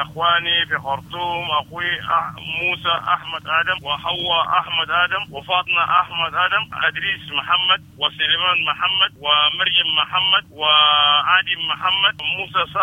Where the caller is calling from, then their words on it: Saudi Arabia; والله من السعودية، مملكة العربية السعودية